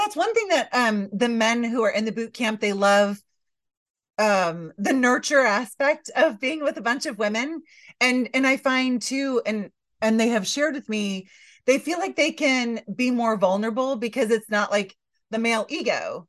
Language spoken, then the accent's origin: English; Michigan, United States; now in Alaska, United States; Like, I had never ridden, even though I was from Michigan, I'd never ridden snow machines before.